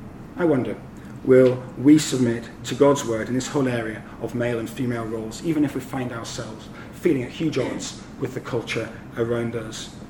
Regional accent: Scotland, United Kingdom; now in Hong Kong; I come from Scotland, where real men wear kilts

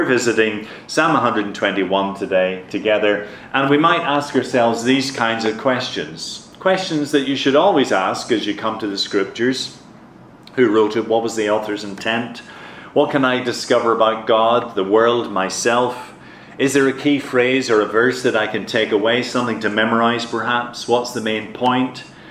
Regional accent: Ireland; and also in my home country of Ireland.

